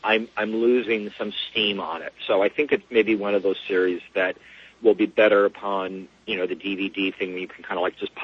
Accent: New York, United States; But, you know, as a New Yorker, that kind of stuff kind of bothers me.

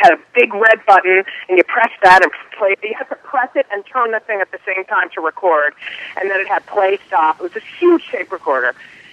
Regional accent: New Jersey, United States; I'm from New Jersey. What the hell else am I going to play?

